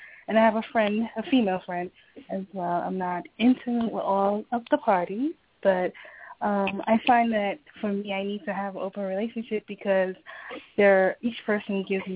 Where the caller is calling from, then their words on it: New Jersey, United States; I'm calling from New Jersey.